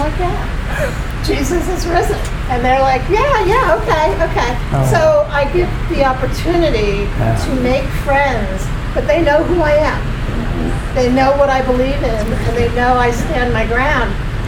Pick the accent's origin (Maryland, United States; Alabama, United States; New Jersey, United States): New Jersey, United States; I'm actually from Jersey, so be careful.